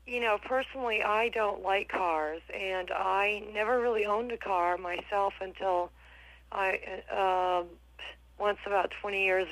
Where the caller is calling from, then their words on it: Albany, New York, United States; I'm calling from Albany, New York, and I'm sure Big Brother knows where that is.